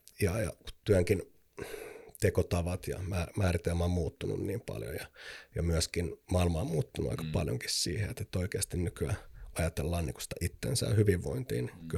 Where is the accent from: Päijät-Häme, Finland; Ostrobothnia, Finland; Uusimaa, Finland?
Uusimaa, Finland; Helsinki; kun me ollaan molemmat stadista kotoisin, niin Helsinki on meille kauhean rakas